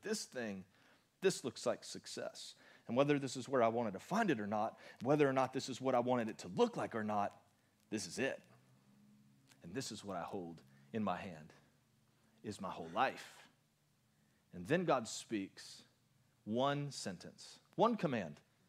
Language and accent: English; Florida, United States; born there; Unfortunately, I was born in Florida, and I am just stuck to have to hunt here.